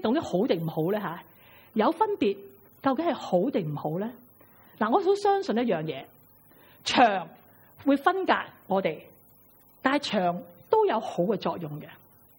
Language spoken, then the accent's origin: Cantonese; China; 我哋中国人叫自己人啦